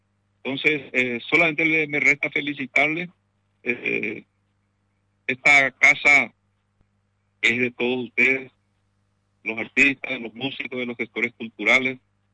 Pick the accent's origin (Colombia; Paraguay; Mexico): Paraguay; Pilar, Ñeembucú; moved away as an adult; yo soy de Pilar. Yo vine a estudiar periodismo para ser locutor de ZP12 y lamentablemente me quedé por acá